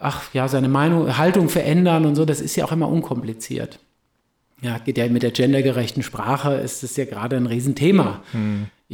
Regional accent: Herborn, Hesse, Germany; Also ich weiß, aus der Gegend, aus der ich komme, aus Herborn

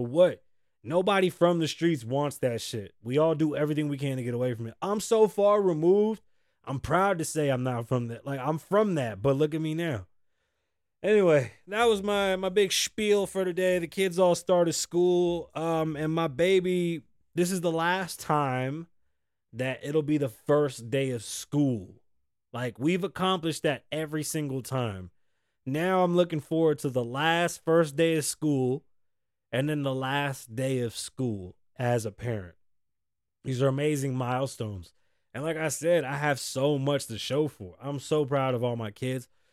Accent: Las Vegas, Nevada, United States; I'm from Las Vegas, home of the casinos.

